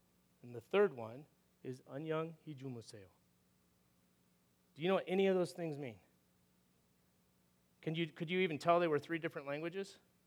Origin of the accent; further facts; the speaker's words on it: California, United States; I grew up in Southern California.